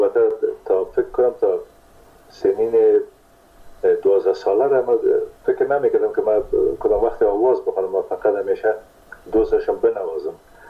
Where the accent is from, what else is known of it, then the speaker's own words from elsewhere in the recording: Kunduz, Afghanistan; born there; در قندس در اون زمانی که ما به دنیا آمدم پدرم در اسپینزر قندس مصروف ایفای وظیفه بوده و در اون زمان البته تا سنای 3 سالگی ما در قندس بودیم.